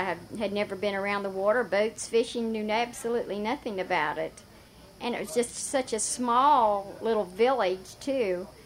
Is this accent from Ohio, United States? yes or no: no; Huntington, West Virginia, United States; now in Florida, United States; I grew up in West Virginia, Huntington, West Virginia, and a girlfriend and I came down to Florida, Bradenton area, looking for work